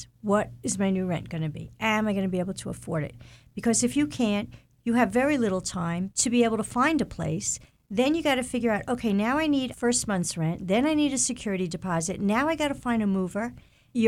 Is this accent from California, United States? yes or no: no; New York, United States; I come from New York. We called it rent stabilization.